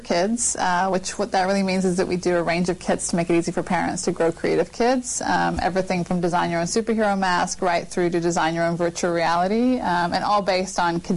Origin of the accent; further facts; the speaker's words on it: New Zealand; now in United States; I was born in New Zealand, and then I lived here as a kid in the U.S. For a lot of my childhood, and then moved back to New Zealand for my sort of high school years.